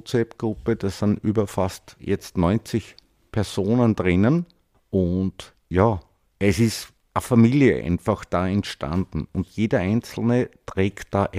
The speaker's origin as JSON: {"language": "German", "region": "Vienna", "country": "Austria", "tie": "born or raised there", "said": "Ja, ich bin im 20. Bezirk auch aufgewachsen und dann notfalls, in dem Sinn mit meinen Eltern, da war ich 15, sind wir im 22. Bezirk gewohnt."}